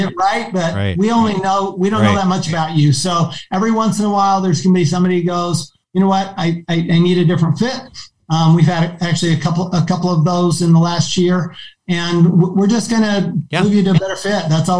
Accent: Arizona, United States; And Kyrsten Sinema from Arizona, my home state, and Joe Manchin from West Virginia are holding the line

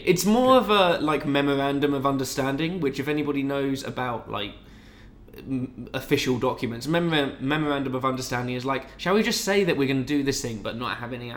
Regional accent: United Kingdom; There's a photo of me with, like, a Union Jack badge on my jacket. I used to be really proud of being British.

